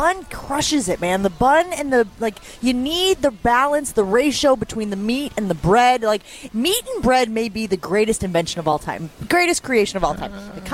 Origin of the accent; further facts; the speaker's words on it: New Mexico, United States; I'm originally from New Mexico. And menudo is a popular dish.